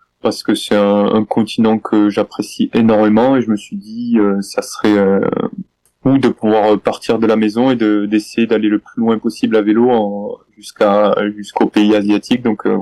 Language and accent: French; Cazilhac, Occitanie, France; je suis originaire de l'Aude, à Cazillac, un petit village à côté de Carcassonne, et j'ai toujours grandi ici. J'ai fait mon parcours scolaire à Carcassonne, mes études